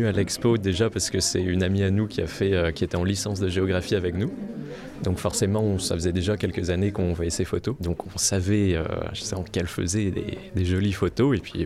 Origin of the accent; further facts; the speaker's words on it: Brest, Brittany, France; Moi, je suis originaire de Brest.